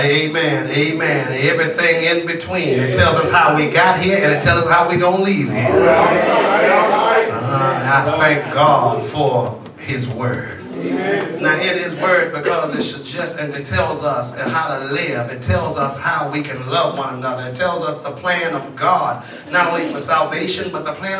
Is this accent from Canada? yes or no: no; Compton, California, United States; I told y'all I was from Compton. I told y'all that already.